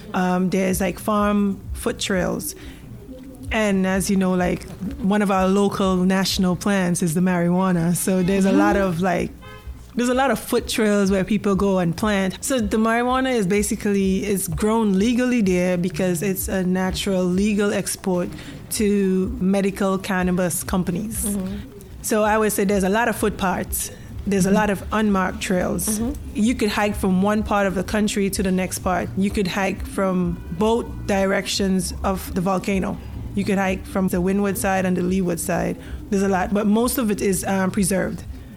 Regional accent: St. Vincent & Grenadines; So should I say it? Because we're both from St. Vincent

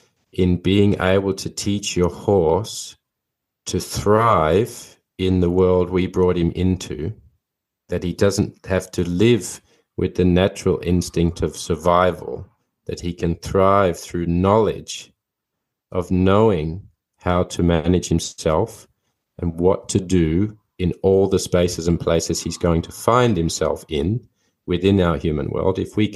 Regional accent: Australia; I grew up in Australia.

